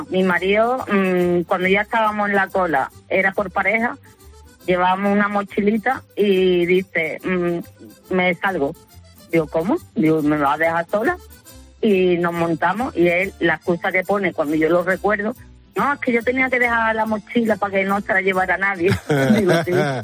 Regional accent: Marbella, Andalusia, Spain; now in Seville, Spain; Pues yo soy de Marbella, aunque llevo mucho tiempo residiendo aquí en Sevilla.

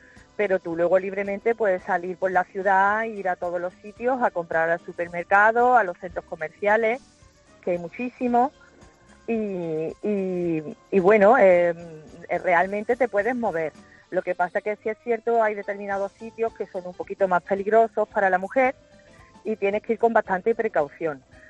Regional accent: Córdoba, Andalusia, Spain; also born or lived in Saudi Arabia; Estoy en Córdoba, soy de Córdoba.

